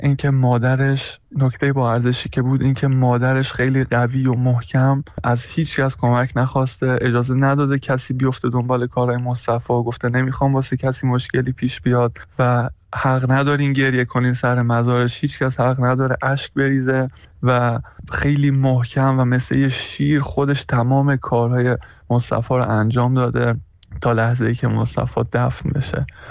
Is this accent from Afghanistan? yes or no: no; Iran; moved away; ما هم که خارج از ایرانیم